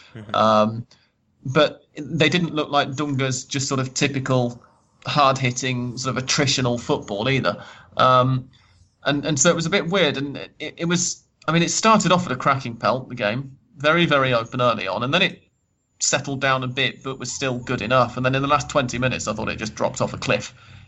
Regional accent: England, United Kingdom; I'm English

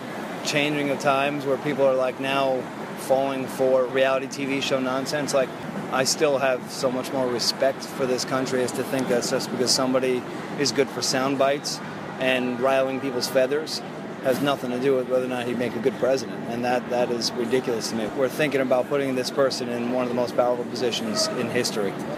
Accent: Atlantic City, New Jersey, United States; Atlantic City, New Jersey, like, you know, we grew up around Trump. We grew up around the stories of this guy.

